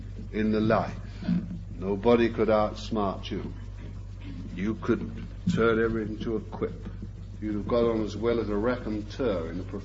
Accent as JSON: {"language": "English", "region": "London", "country": "United Kingdom", "tie": "born there", "said": "Sorry, I'm not a country bumpkin. I was born in London."}